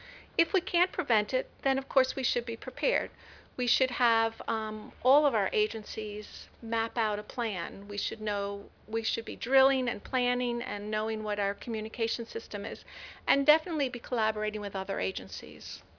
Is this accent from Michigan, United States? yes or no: no; Baltimore, Maryland, United States; I'm here from Baltimore, Maryland, and happy to be here